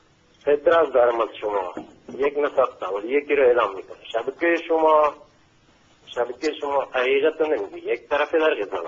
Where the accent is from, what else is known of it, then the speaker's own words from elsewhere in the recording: Sistan and Baluchestan, Iran; من برادر شیعه دارم تو بلوچستان، من خودم بچه بلوچم اینجا در واقع دارم کار میکنم.